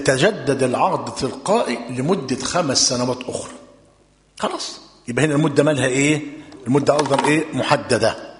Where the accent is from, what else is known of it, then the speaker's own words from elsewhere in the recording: Egypt; العقد المفتوح كما هو موجود عندنا في مصر